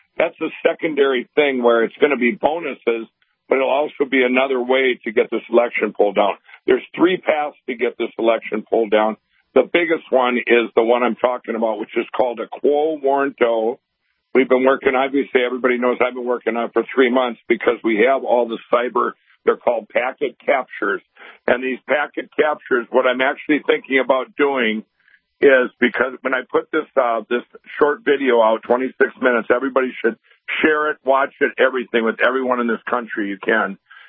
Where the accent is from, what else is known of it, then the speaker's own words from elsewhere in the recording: Minnesota, United States; They in my home state here, Minnesota, you know, here we're having this big event